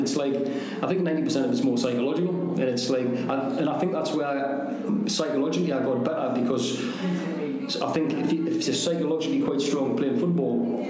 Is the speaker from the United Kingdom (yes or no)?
yes; Ashington, North East England, United Kingdom; It was because obviously we're from Ashington as well, which is where Jackie and Bobby Charlton are from, Jackie Milburn.